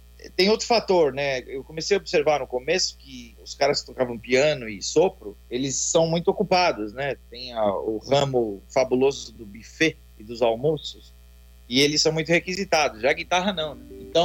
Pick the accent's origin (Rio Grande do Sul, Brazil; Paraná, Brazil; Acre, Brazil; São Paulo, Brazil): São Paulo, Brazil; eu nasci na Zona Leste de São Paulo, num bairro chamado Vila Santa Isabel.